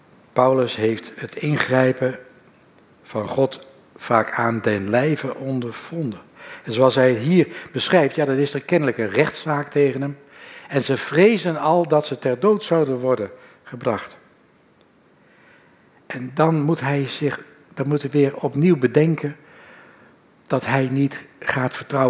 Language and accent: Dutch; Netherlands; Dat vergeten wij als Nederlanders, denk ik, het makkelijkst.